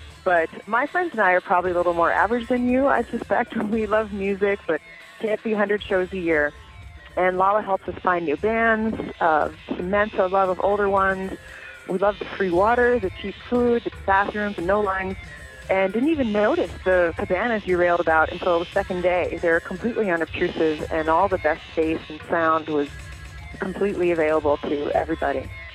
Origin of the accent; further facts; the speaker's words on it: Chicago, Illinois, United States; I'm from Chicago.